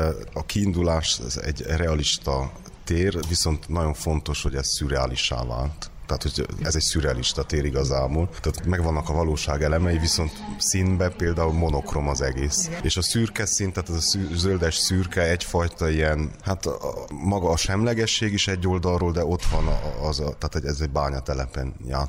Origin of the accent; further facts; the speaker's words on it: Székely Land, Romania; és székelyként is mindig azt éreztem